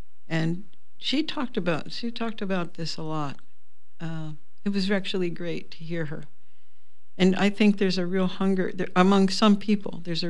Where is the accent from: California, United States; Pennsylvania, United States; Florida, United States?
Pennsylvania, United States; Pittsburgh; because I grew up in around Pittsburgh